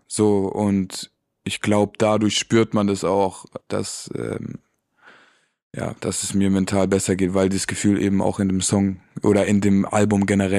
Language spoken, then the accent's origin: German; Baden-Württemberg, Germany; accent: Baden German; Wegen dem Badnerdeutsch. Ich komme ja aus dem Süden und da hat man seinen Akzent so